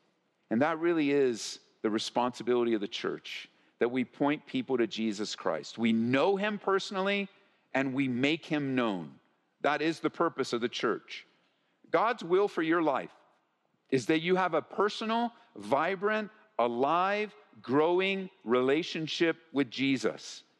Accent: California, United States; As we grew up in Southern California, I mean, Marie and I got married, we didn't even move more than 10 miles from where we grew up.

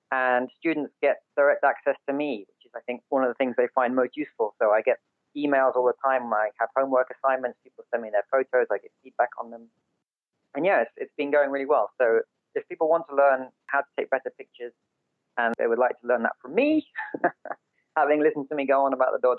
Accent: United Kingdom; As a Brit, it's very popular with Brits

